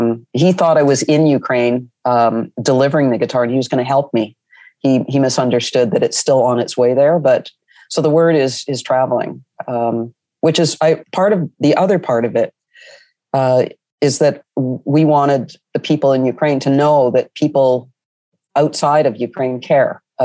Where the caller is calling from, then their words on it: Almont, Ontario, Canada; I'm actually speaking from Almont, which for your listeners, they should know Almont, Ontario, of course, because it's the home of the birthplace of the inventor of basketball, James Naismith.